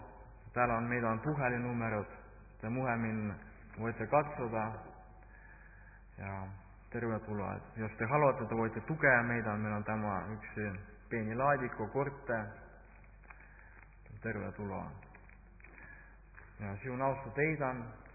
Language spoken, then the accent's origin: Finnish; Estonia; Finnish is a second language; minä olen Virosta